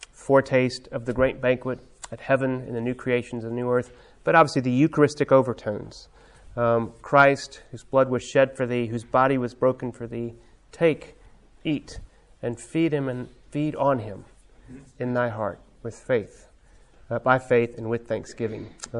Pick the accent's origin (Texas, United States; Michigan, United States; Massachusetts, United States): Texas, United States; I was born in Texas. I'm a native Texan.